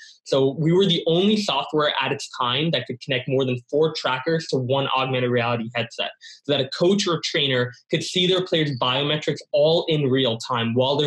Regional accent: Singapore; I was brought up in Singapore, which is a beautiful country.

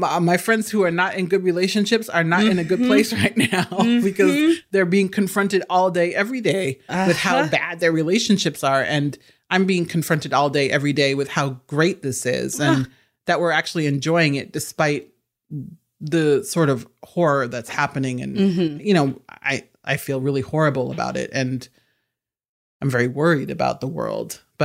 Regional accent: Nebraska, United States; and I'm from Nebraska, so I'm not denigrating these places. Mm-hmm. I'm from the Midwest.

